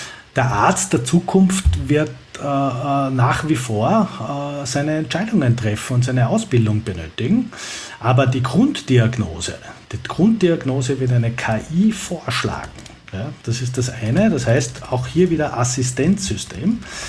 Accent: Vienna, Austria; Ich komme ja aus Wien. In Wien gibt es ja nach wie vor Kutschen, die sogenannten Fiaker

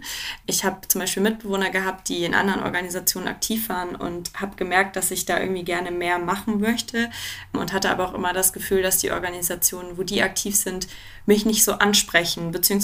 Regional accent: North Germany, Germany; Ich komme eigentlich aus dem Norden, also es ist nicht in meiner DNA, in die Berge verliebt zu sein.

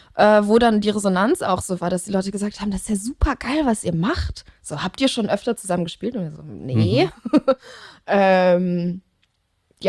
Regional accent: Leverkusen, North Rhine-Westphalia, Germany; da bin ich geboren und aufgewachsen und relativ jung dann so mit den ersten Versuchen irgendwie nach Köln rübergekommen.

